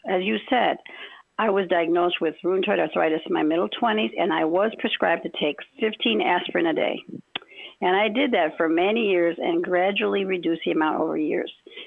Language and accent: English; Chicago, Illinois, United States; also born or lived in Ecuador; now in Venice, United States; I was born in Ecuador in South America, and at 2 years old, we moved and settled in Chicago, which is where I grew up and became a bilingual elementary teacher.